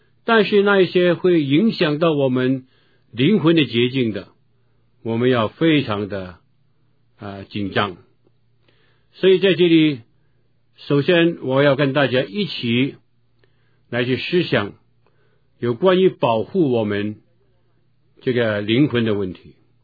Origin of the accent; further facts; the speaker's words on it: China; 我们中国人有一句话说，人在江湖身不由己。